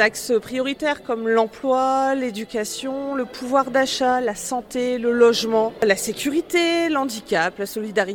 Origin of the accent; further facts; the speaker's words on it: Calais, Hauts-de-France, France; On est des Calaisiens, on est des purs Calaisiens, nous sommes tous les deux nés à Calais.